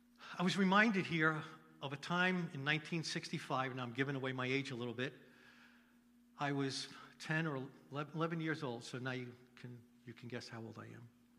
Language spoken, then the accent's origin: English; New York, United States; I'm from New York. Drugged means you're high.